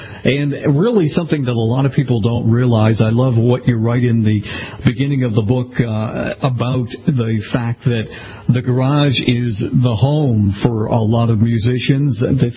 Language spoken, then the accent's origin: English; Boston, Massachusetts, United States; Certainly growing up in the Boston area … was always huge